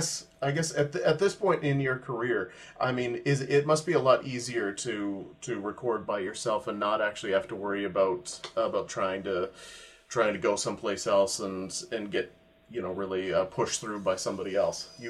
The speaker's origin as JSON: {"language": "English", "country": "Canada", "said": "I am totally Canadian, yes."}